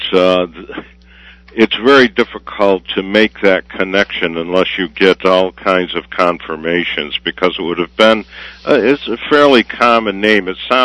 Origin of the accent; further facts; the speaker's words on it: Fort Plain, New York, United States; and I'm from Fort Plain, so it was a labor of love for two guys right from the heart of the Mohawk Valley.